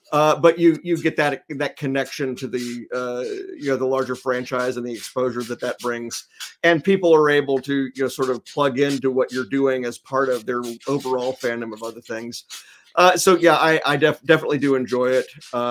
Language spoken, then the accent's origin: English; Memphis, Tennessee, United States; I just went back for something like the 23rd time to my hometown convention in Memphis, which is called Mid-South Con.